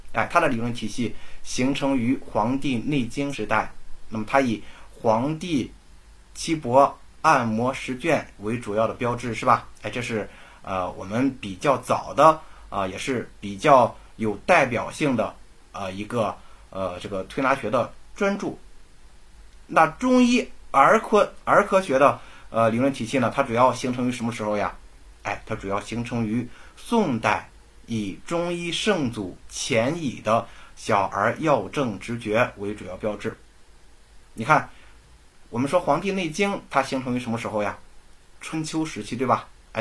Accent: Qingdao, Shandong, China; 我是来自山东青岛的

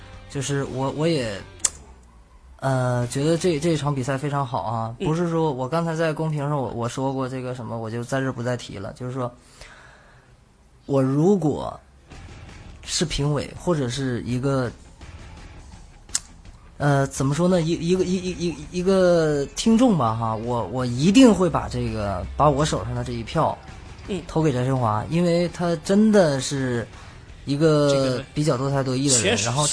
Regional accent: Heilongjiang, China; 就是我因为我是黑龙江人嘛

